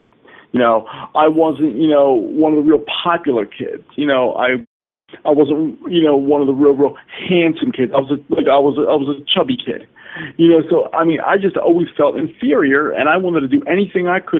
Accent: Philadelphia, Pennsylvania, United States; I grew up always in Philadelphia

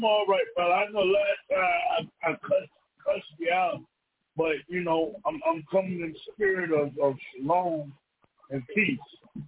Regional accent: United States; I'm American, too. I'm a Hebrew American.

